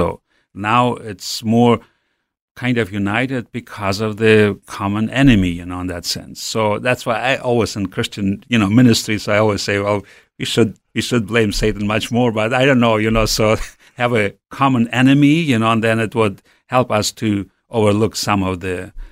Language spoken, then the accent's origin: English; Siberia, Russia; I grew up in Siberia, in West Siberia, and they became followers of Christ shortly after the wartime. You know, they were teenagers during the wartime, my parents, and so I already was born in a Christian family.